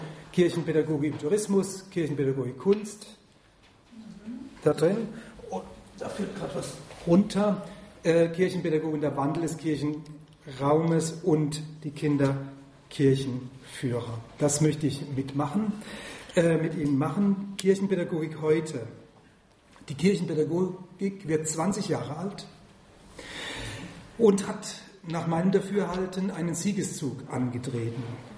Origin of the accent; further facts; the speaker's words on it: Germany; accent: Kurpfälzisch; Ja, ich bin Kurpfälzer, ich bin es gerne